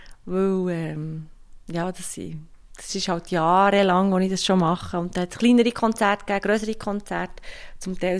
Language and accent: German; Bern, Switzerland; Zwischen Bern und Büren. Vom Land komme ich, wie dir.